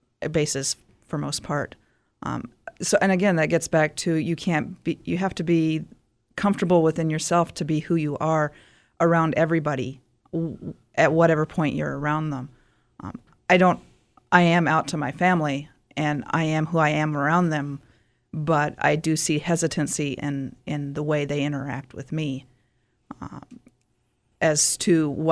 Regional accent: Oklahoma, United States; As well as growing up in Oklahoma, I mean, Oklahoma is Native American territory.

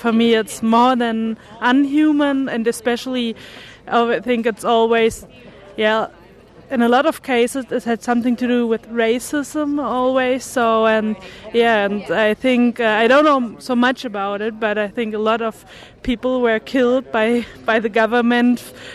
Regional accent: Hamburg, Germany; From Hamburg, from Germany.

